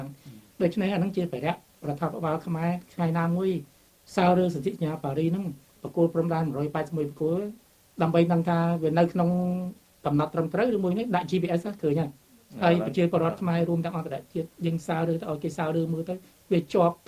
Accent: Mekong Delta, Vietnam; បើតែចំពោះយើងជាខ្មែរក្រមយើងមិនដែលទទួលស្គាល់ព្រំដែនយួន

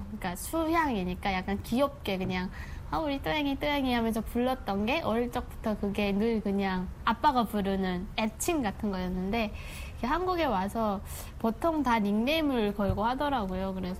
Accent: North Korea; now in South Korea; 저는 2009년도에 탈북을 해서

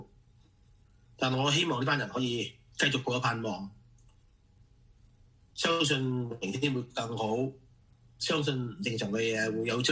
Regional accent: Hong Kong; now in United Kingdom; 我生於香港，長於香港，香港係即係培育我嘅地方。

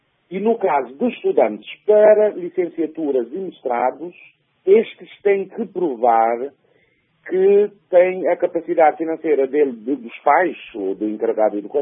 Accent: Maio, Cape Verde; somos naturais da Ilha do Maio, Cabo Verde.

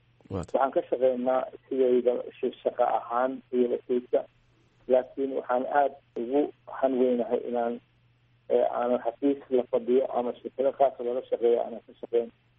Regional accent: Mogadishu, Banaadir, Somalia; born there; also born or lived in United Kingdom / United States; aniga waxaan ku dhashay magaalada Muqdisho laakiin waxaan aslan ka soo jeedaa deegaanada galmudug waxaan imigaa ku meelaa dalka Ingiriiska kadibna dalka Maraykanka oo aan ka badan jeeday ilaa iyo 98 waxaan ku soo noqday xamar 7 sano

